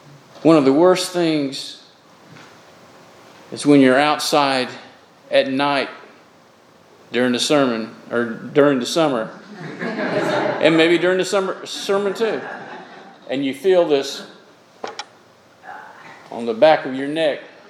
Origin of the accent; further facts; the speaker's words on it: Florida, United States; I grew up in Florida. And Florida is a tropical climate.